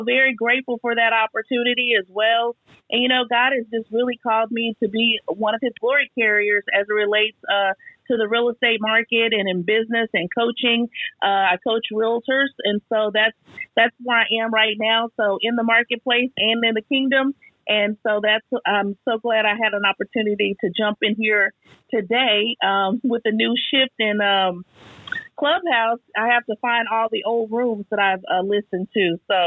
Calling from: Dallas, Texas, United States; I am tapping in from Dallas, Fort Worth.

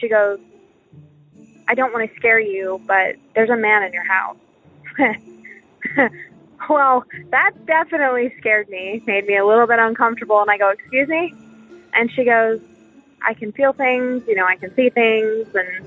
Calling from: Texas, United States; I'm calling from Texas, but this call is from Montana.

